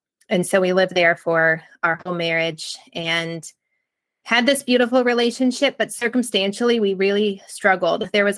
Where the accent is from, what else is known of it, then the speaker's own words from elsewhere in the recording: Maryland, United States; I grew up in Maryland. I was the oldest of 6 children and was raised in a strong Christian home.